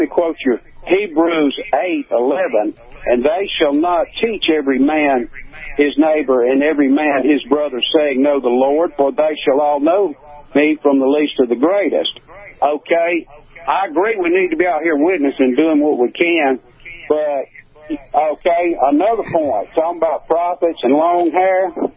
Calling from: Meridian, Mississippi, United States; Calling out of Meridian, Mississippi.

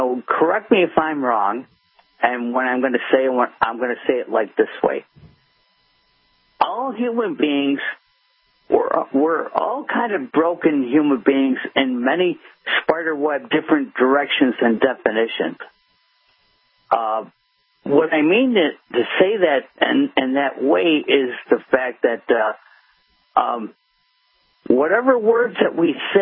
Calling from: Buffalo, New York, United States; I'm calling from Buffalo, New York, sir.

